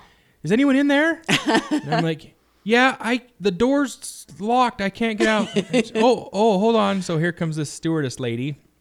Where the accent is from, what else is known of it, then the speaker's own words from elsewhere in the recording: United States; I just love being an American.